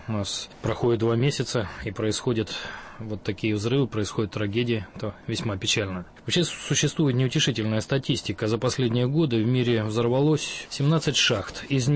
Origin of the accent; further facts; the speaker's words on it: Siberia, Russia; У меня на родине в Сибири и так далее, и так далее.